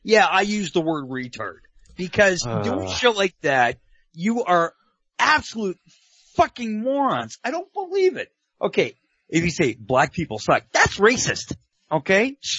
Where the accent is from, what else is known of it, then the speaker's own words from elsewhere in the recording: Canada; Okay, just speaking as a Canadian